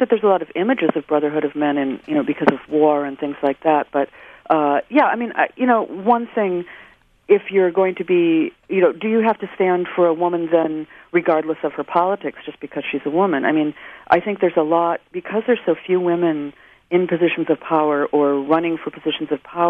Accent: Minnesota, United States; I spent all my summers in Wisconsin as a kid. I'm from Minnesota

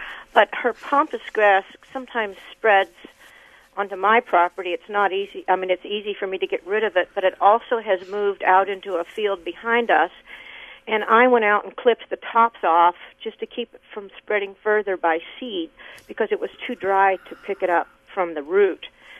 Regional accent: East Coast, United States; now in Wisconsin, United States; And when I grew up on the East Coast, we had the vine honeysuckle.

